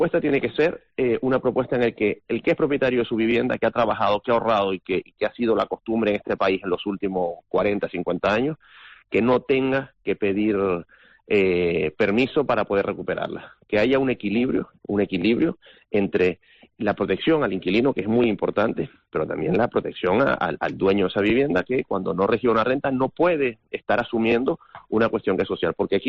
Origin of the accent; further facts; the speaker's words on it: El Hierro, Canary Islands, Spain; Yo soy de la Isla del Hierro.